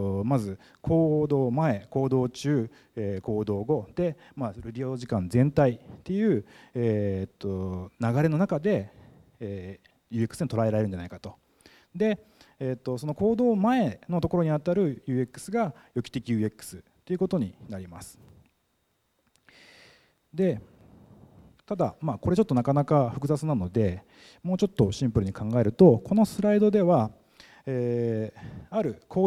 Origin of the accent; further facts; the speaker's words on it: Okayama, Japan; 岡山市南区出身ということで、こう岡山はどねになったのかなということで、ちょっと帰ってきたいなみたいな話をしてたら